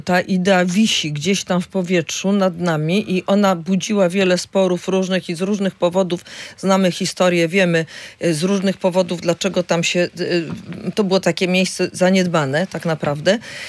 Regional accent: Gdynia, Pomeranian Voivodeship, Poland; Ja jestem gdynianką, dlatego nawiązuję do Gdyni

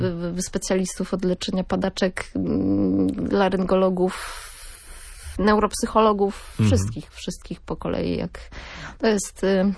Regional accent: Gdynia, Pomeranian Voivodeship, Poland; Gdynianka, rodowita.

